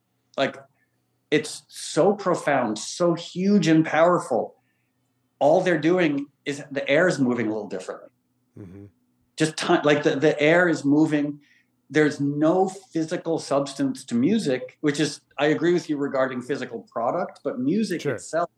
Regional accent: New York, United States; because I was born in New York. I spent most of my life living in New York, and going back, because I don't live there anymore.

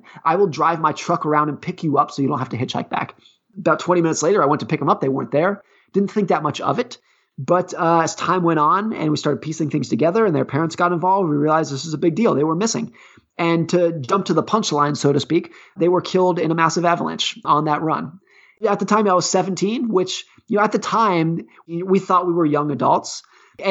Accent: Lake Tahoe, California, United States; Yeah, so I grew up ski racing in Lake Tahoe, California. It was great. It's a great way to spend your teenage years.

